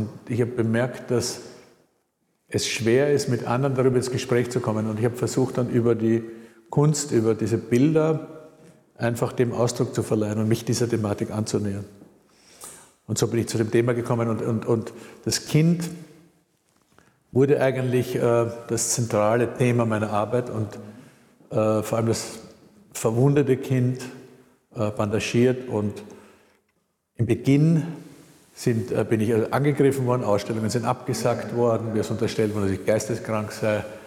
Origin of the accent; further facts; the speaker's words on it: Vienna, Austria; born there; Ich bin ja kurz nach dem Krieg geboren in Wien